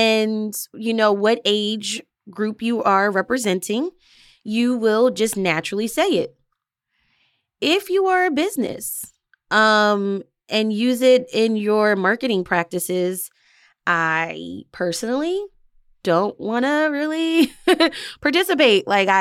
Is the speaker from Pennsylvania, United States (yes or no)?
yes; Philadelphia, Pennsylvania, United States; also born or lived in New Jersey; I spent half my life living in northern New Jersey. So technically, I'm half Philadelphian, half New Jerseyan.